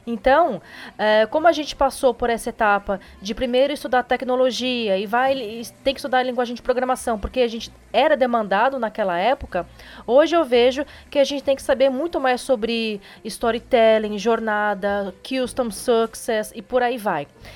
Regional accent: São Paulo, Brazil; also born or lived in Curitiba; now in Jaraguá do Sul, Brazil; Na verdade, eu sou de São Paulo, mas depois eu me mudei para Curitiba e agora estou em Jaraguá do Sul.

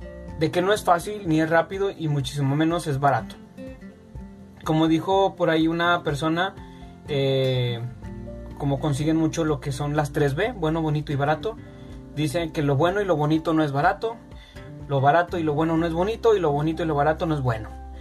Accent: Mexico; Porque soy mexicano y es lo que vivo día con día.

